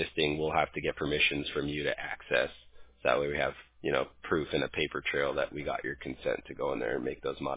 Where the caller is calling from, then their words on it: California, United States; Yeah, so that means I'm calling you from California.